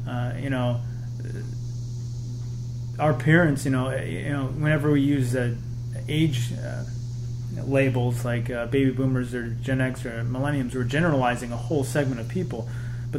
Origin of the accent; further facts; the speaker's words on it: Wisconsin, United States; Some of us, like for me, I grew up in the church. I grew up in Wisconsin.